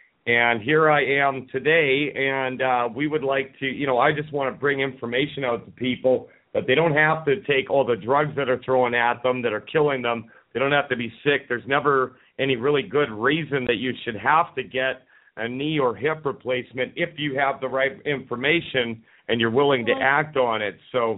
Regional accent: Camrose, Alberta, Canada; born there; I was born in Camrose, Alberta, and I've lived in a lot of provinces and a few states. The majority of my life has been spent in Canada. So, you know, I'm a Canadian boy at heart, but I, you know, my dad is from Chicago

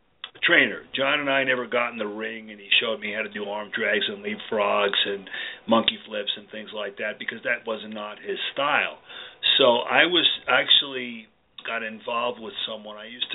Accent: New York, United States; I grew up until I was about 9 years old. I was in Washington Heights, New York. I was raised by my aunt and uncle and my grandmother.

